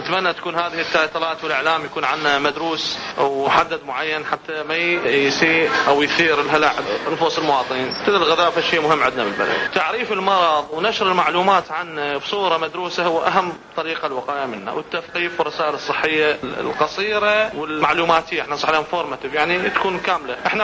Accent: Iraq; عندنا بالعراق ممنوع التعامل بالطيور الحية

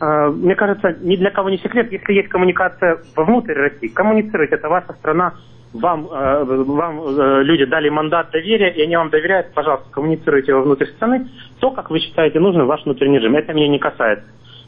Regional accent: Donbas, Ukraine; born or raised there

